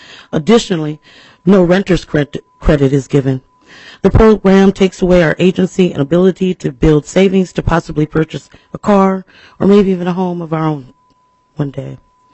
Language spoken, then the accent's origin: English; Minneapolis, Minnesota, United States; people I grew up with in Powderhorn Park